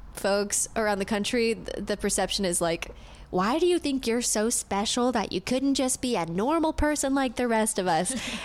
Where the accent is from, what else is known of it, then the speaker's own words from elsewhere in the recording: Ohio, United States; Whereas I'm from Ohio and like, like if any of my family members listen to this who live in Ohio, they're probably going to be so confused